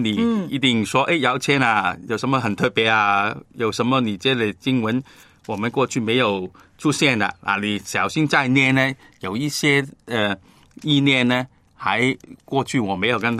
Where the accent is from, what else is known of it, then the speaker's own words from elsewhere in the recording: China; 可能你想的那个福分呢，就是我们中国人呢，每年过年的时候呢，你祝福我